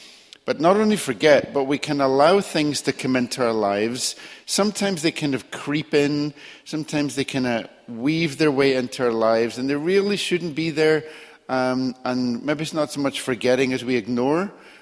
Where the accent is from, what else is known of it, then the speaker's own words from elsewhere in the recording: Northern Ireland, United Kingdom; I remember growing up in Northern Ireland, and Lent was certainly not something I ever observed.